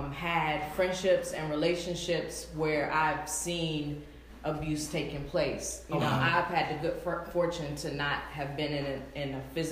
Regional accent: Axton, Virginia, United States; So born and raised in Martinsville. Well, let me correct that. Axton.

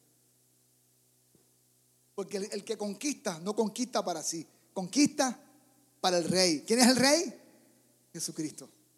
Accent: Puerto Rico; El miedo me lo quitaron a golpes en el barrio donde me crié, en Puerto Rico.

